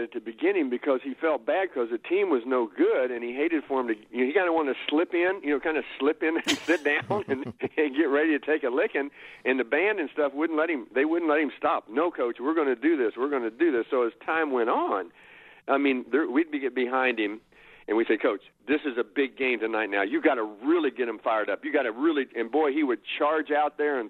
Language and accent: English; Illinois, United States; I grew up in Illinois and didn't even know about Iowa State till I came out here.